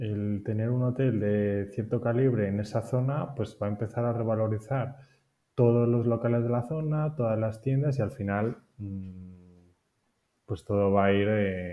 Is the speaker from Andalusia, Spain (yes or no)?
no; Madrid, Community of Madrid, Spain; also born or lived in Barcelona; soy de Madrid, ahora vivo en Madrid, pero he vivido en Barcelona 4 años.